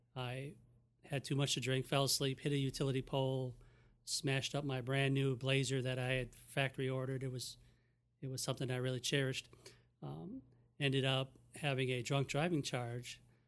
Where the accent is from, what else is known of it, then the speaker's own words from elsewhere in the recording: Menomonee Falls, Wisconsin, United States; I'm a member of Falls Baptist Church. I was born and raised in Menominee Falls, actually a large village just outside of Milwaukee.